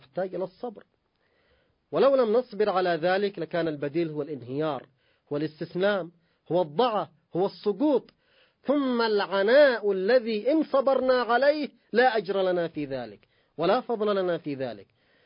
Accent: Yemen; نحن كشعب يمني من واقع انتمائنا الإيماني

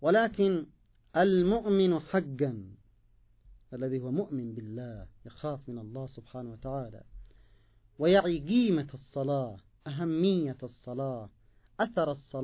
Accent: Yemen; مدمنون على الإطالة في تخزينة الجات عندنا في اليمن

